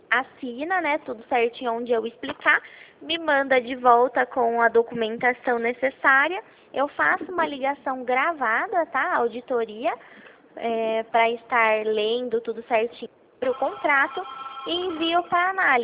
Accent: São Paulo, Brazil; Eu sou do estado de São Paulo, que eu estou falando com o senhor.

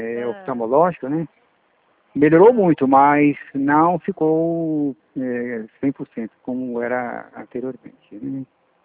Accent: Monte Castelo, São Paulo, Brazil; born there; Na realidade, nasci em Monte Castelo, né?

